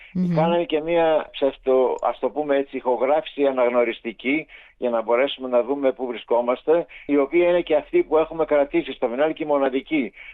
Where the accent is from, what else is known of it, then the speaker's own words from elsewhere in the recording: Greece; moved away; also born or lived in Germany / England; εγώ έφυγα από την Ελλάδα για Γερμανία το 1971. Στην Αγγλία που πήγα μετά ήταν το 1972